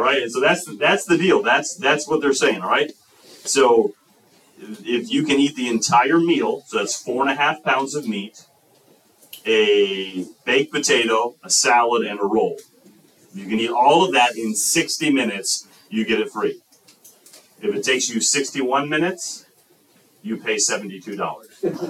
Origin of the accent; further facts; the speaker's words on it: Chicago, Illinois, United States; Well, I grew up in Chicago, Illinois area, okay, so the suburbs of Chicago there. So I'm a Midwesterner.